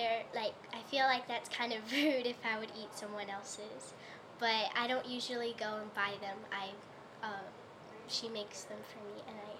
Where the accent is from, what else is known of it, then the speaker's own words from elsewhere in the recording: Corpus Christi, Texas, United States; Corpus Christi, Texas.